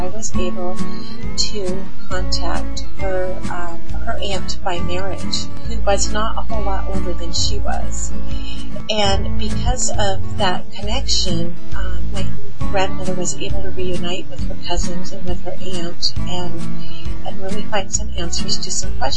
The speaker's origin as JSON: {"language": "English", "region": "Alaska", "country": "United States", "tie": "born or raised there", "said": "I grew up in Southeast Alaska, about 3,000 miles away from the rest of my family who were living in Western Michigan."}